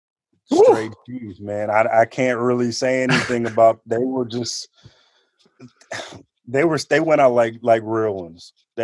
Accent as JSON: {"language": "English", "town": "Oakland", "region": "California", "country": "United States", "said": "I'm from Oakland, man."}